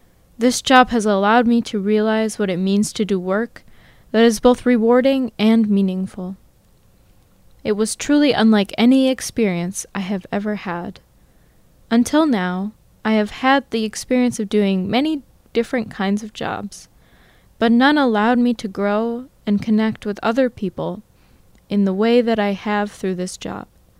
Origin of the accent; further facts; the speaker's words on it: Michigan, United States; I especially loved being able to share memories and a little bit about my home state, Michigan, with you all.